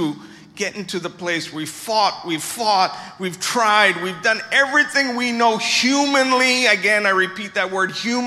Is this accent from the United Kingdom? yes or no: no; India; I'm Indian, I can say that.